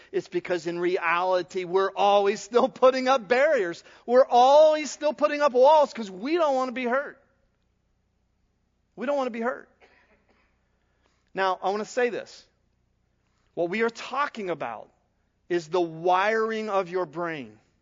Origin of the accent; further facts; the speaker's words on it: Ohio, United States; I was coming over Statens Bridge Road in my hometown, and it was September 17th, 1979, and there had been a severe flood in our area, and Muskingum River was flooded over its banks.